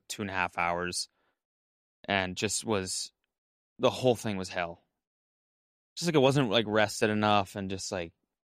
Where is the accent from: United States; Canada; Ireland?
Canada; Calgary, Alberta; So I grew up in Calgary, Alberta, which is in Canada. And I grew up like outside of the city